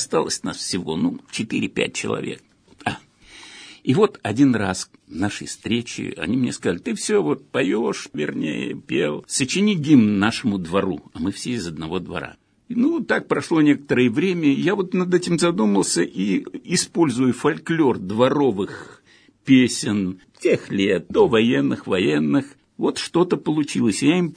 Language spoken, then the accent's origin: Russian; Moscow, Russia; Пою мысленно. Но я коренной москвич.